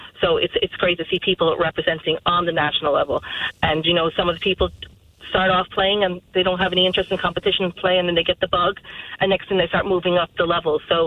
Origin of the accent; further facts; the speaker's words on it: United States; moved away as an adult; now in Ireland; Because I know myself and Jill both came from outside the country. Like, I came from the States